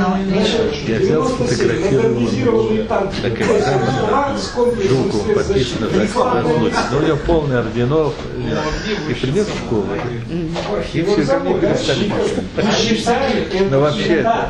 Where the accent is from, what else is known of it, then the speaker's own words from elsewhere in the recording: Moscow, Russia; also born or lived in Vienna, Austria / Berlin, Germany; Сначала я был в Берлине, потом в Вене, я родился в Вене в 47-м, и в конце 47-го мы вернулись в Москву.